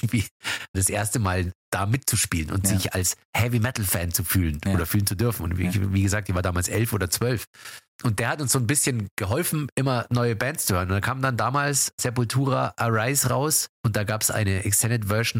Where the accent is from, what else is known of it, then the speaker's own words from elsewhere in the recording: Bavaria, Germany; in der Zeppelinhalle in Kaufbeuren im Süden Deutschlands, ganz in der Nähe, wo ich herkomme.